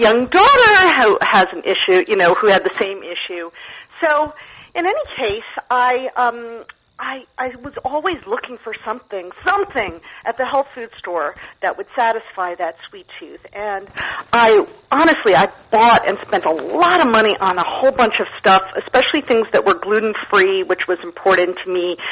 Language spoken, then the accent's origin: English; Brooklyn, New York, United States; I am from Brooklyn.